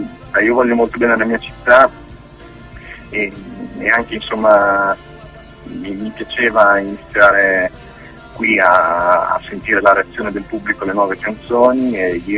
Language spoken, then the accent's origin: Italian; Bologna, Emilia-Romagna, Italy; siccome sono di Bologna voglio partire da qui.